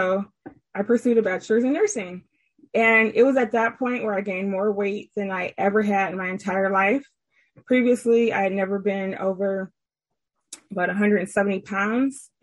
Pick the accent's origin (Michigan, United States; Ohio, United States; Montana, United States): Michigan, United States; Detroit; there was just a mom, dad, me, and my brother, and a dog, and I'm from Detroit, Michigan.